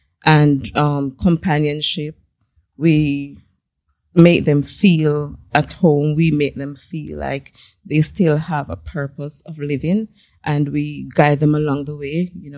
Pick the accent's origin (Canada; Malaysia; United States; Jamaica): Jamaica; moved away; Okay. I'm from Jamaica.